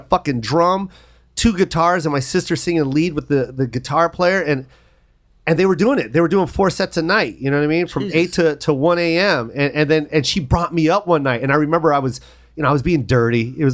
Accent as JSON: {"language": "English", "town": "Tacoma", "region": "Washington", "country": "United States", "tie": "born or raised there", "said": "I grew up in Tacoma"}